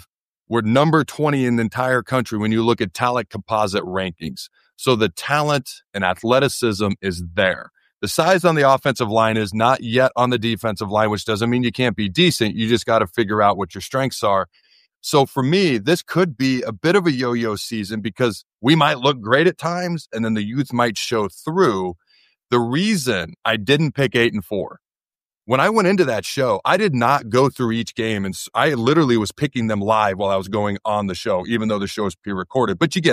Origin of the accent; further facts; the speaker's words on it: Northwest, United States; I know Jonathan Smith very well. I grew up in the Northwest.